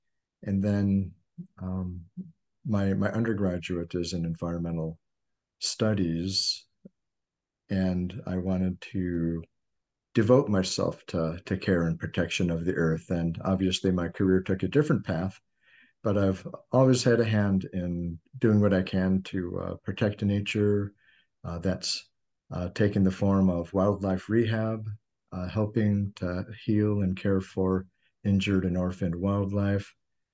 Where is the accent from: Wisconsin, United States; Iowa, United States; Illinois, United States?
Illinois, United States; Chicago; I grew up in the Chicago area, and there was two early formative experiences.